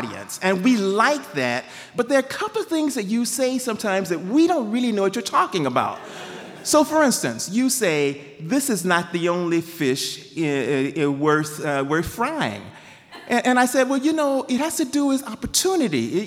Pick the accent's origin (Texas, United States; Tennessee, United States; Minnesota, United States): Texas, United States; I am glad to be in Maine today. But I'm originally from Texas. And the thing that you should know about Texans is that the one thing that we can do better and differently than anybody else is talk.